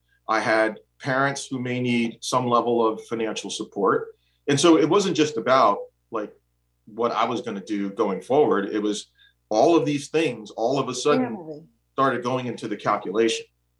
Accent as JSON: {"language": "English", "town": "Hudson", "country": "United States", "tie": "born or raised there", "said": "When I grew up in Hudson, I was fortunate in that my parents owned a business, right?"}